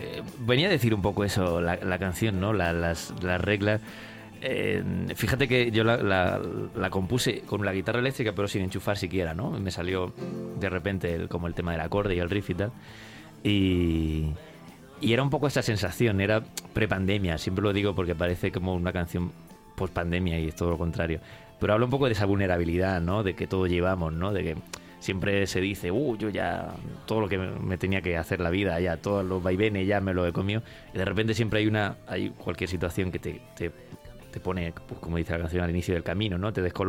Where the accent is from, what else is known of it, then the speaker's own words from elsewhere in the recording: Jaén, Andalusia, Spain; yo soy de Jaén